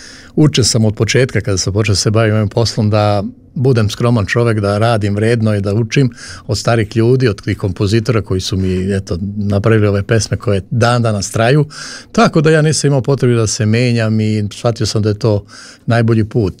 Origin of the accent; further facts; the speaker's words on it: Petrovac na Mlavi, Southern and Eastern Serbia, Serbia; born there; Ja sam rodom od Petrovca na Mlavi, tamo jedno selo malo kod Petrovca, tamo sam rođen i prvi moji počeci su vezani za taj kraj